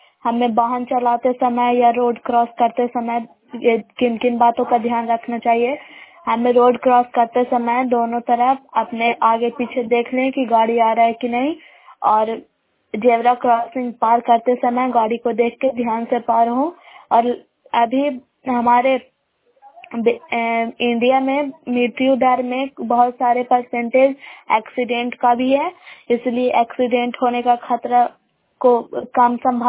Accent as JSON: {"language": "Hindi", "region": "Bihar", "country": "India", "said": "ग्राम bearing post मकरौता जिला नालंदा की निवासी हूँ।"}